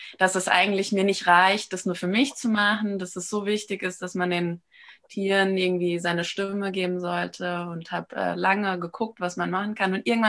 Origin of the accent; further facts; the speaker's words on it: Frankfurt, Hesse, Germany; born there; Also gebürtige Frankfurterin, da muss man ja irgendwie